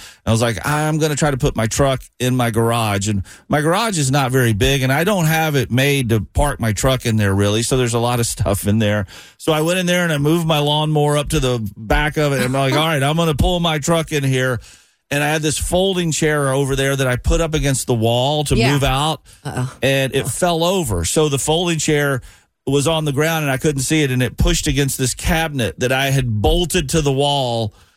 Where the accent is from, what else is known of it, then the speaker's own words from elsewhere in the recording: Tennessee, United States; I made that drive many times growing up in Tennessee.